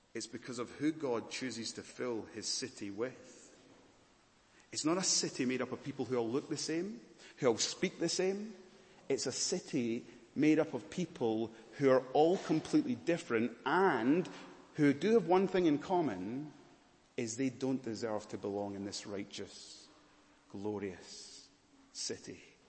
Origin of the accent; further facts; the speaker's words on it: Glasgow, Scotland, United Kingdom; also born or lived in Malawi; now in Rotherhithe, United Kingdom; I say, "Oh, sorry, Glasgow, Scotland." No. I mean, ethnicity, where are you really from? Oh, sorry, I was born in Malawi.